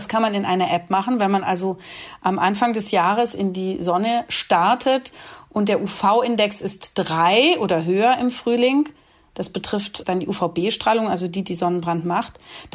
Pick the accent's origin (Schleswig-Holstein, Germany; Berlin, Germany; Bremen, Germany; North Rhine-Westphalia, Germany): Berlin, Germany; Das ist jetzt, ich bin ja aus Berlin, keine politische Vereinigung